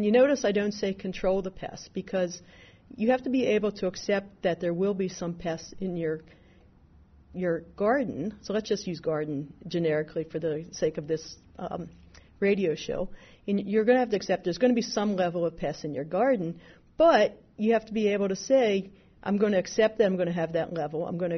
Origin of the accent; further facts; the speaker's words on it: Maryland, United States; accent: Maryland; You got my Maryland accent in there.